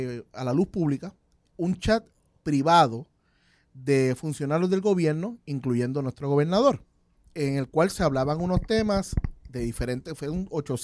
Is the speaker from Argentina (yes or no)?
no; Puerto Rico; somos puertorriqueños